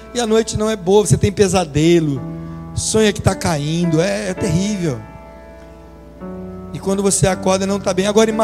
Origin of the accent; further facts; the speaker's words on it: Rio de Janeiro, Brazil; Eu falei, eu sou carioca.